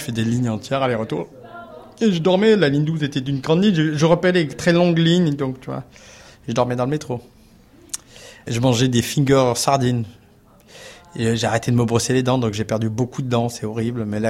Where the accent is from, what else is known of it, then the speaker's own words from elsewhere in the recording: Montagne, Nouvelle-Aquitaine, France; accent: south-western French; J'ai l'accent du sud-ouest, faut pas oublier que je viens de Montagne. Je parle comme ça.